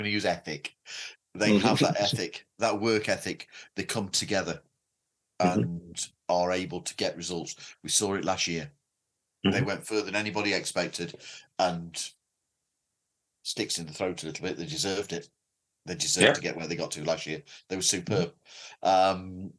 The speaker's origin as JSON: {"language": "English", "town": "Boston", "region": "Massachusetts", "country": "United States", "tie": "born or raised there", "lives_now": "Orlando, United States", "said": "Mate, we're from Boston."}